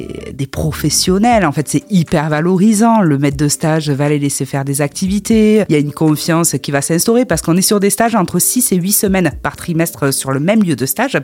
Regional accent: Nouvelle-Aquitaine, France; Oui, et puis en plus, je suis du Lot-et-Garonne aussi.

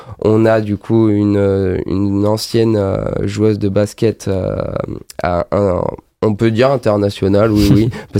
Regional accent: Nouvelle-Aquitaine, France; je suis natif de Dordogne quand même.

